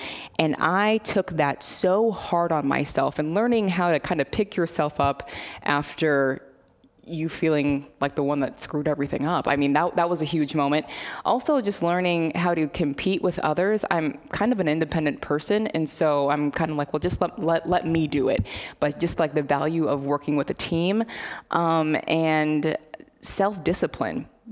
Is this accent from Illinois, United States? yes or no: yes; Carlinville, Illinois, United States; when I was growing up in Carlinville, Illinois, South Central Illinois